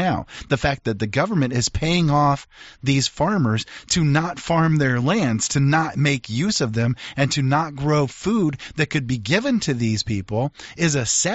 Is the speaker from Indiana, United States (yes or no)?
yes; Indiana, United States; Well, we're from Indiana, so you know we're genetically bred to know and understand every single thing that there is to know about corn.